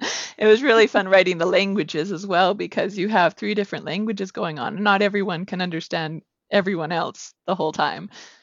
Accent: Alberta, Canada; I am from Alberta, Canada, so way up north.

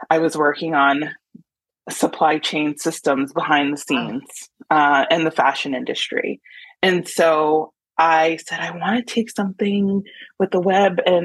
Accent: Oxnard, California, United States; also born or lived in Inglewood, United States / Watts, United States; I was born in Inglewood, California, and raised in Watts when I was in my younger age. And then I grew up in Oxnard, California.

